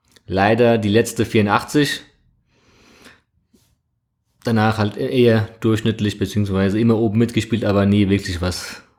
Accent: Trabzon, Trabzon Province, Turkey; Genau, ich bin ursprünglich aus Trabzon, aus der Schwarzmeerküstenstadt in der Türkei, Grenzgebiet Georgien.

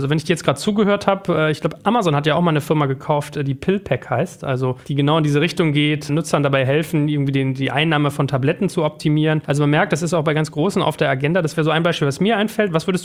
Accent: Germany; wenn ich als Deutscher an Digital Health denke

